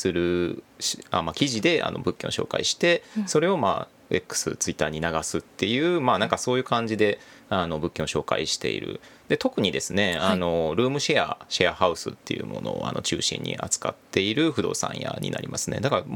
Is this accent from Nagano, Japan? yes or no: no; Shiga, Japan; 僕滋賀県出身で、あ、はいまあ、京都大学に通ってたんですよ。学部の時はだから実家から通ってて、